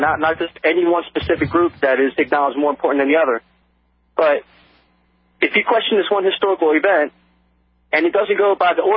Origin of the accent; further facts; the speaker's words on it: United States; And as an American, look, during the 90s when Clinton was going crazy as a gun fanatic